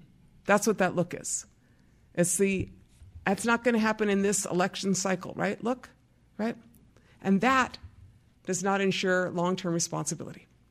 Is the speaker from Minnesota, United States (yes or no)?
yes; Minnesota, United States; I'm from White Earth Reservation. Each Indian has a number.